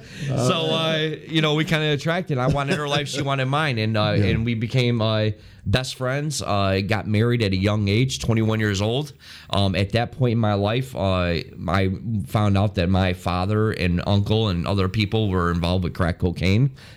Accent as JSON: {"language": "English", "town": "Chicago", "region": "Illinois", "country": "United States", "said": "I'm from Chicago. I moved to the south side of Chicago."}